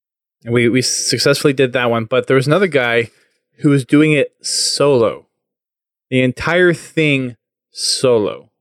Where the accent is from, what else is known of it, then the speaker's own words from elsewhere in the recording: Houston, Texas, United States; So next stop is Houston, my hometown. I'll be leaving on Wednesday so I can spend a little extra time with my family before everything happens.